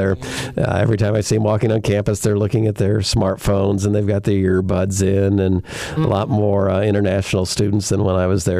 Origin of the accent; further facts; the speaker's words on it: Bloomington, Indiana, United States; born there; But so I was born in Bloomington, and actually, the apartment I've got now is right across the street from where I live from birth to 9 months old or something.